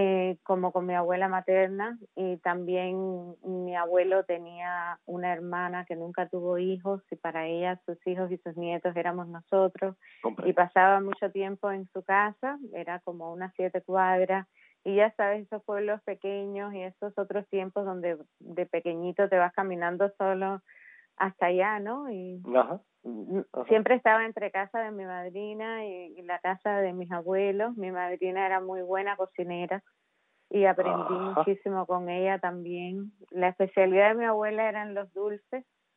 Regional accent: Remedios, Villa Clara, Cuba; yo nací en Remedios hace ya casi 50 años. Y viví ahí hasta que comencé en la universidad, que me trasladé a La Habana y estuve ahí 4 años, hasta que en el 94, cuando la crisis de los veceros, pedí licencia en la universidad para irme a mi pueblo

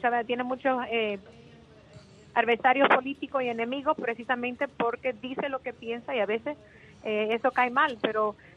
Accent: Cuba; now in United States; nosotros como cubanos, latinoamericanos, aquí en el sur de la Florida

